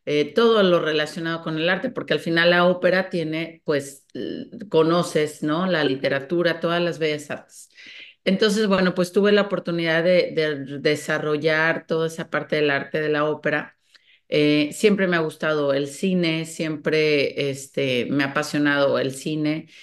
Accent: Guadalajara, Jalisco, Mexico; yo soy mexicana, tengo la bendición de haber crecido en una familia pues muy católica de Guadalajara, precisamente. Incluso tengo familiares sacerdotes, monjas de clausura, y pues crecí muy cerca de la fe católica

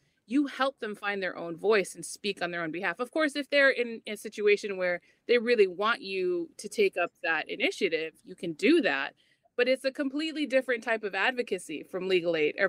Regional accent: Cedar Rapids, Iowa, United States; I'm from Cedar Rapids, Iowa.

